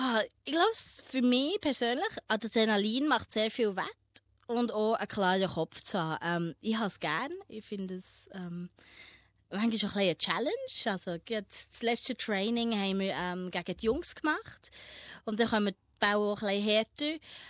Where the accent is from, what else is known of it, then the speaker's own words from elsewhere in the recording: Goldiwil, Bern, Switzerland; Ich komme nicht direkt aus Thun selber, ich bin klein außerhalb von Goldiwil.